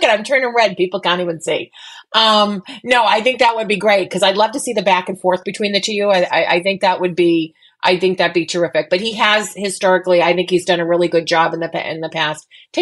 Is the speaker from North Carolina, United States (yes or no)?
no; Boston, Massachusetts, United States; I'm Boston Irish, so you got to go to the negative.